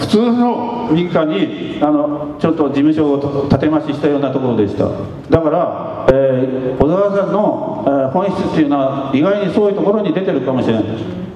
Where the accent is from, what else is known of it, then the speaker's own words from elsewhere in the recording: Kagoshima, Japan; 僕は鹿児島ですけど、鹿児島なんですよ。鹿児島にはね、あの子供の頃に